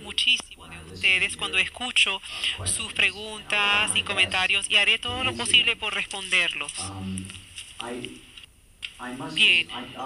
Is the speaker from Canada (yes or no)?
yes; Canada; moved away as an adult; now in United States; yo soy canadiense, yo nací en Canadá originalmente, y en 1948, y en 1985, yo vine a visitar Estados Unidos